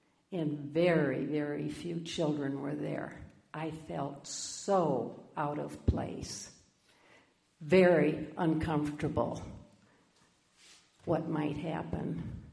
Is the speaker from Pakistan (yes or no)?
yes; Pakistan; now in Minnesota, United States; My husband and I moved to the United States 13 years ago. We're from Pakistan.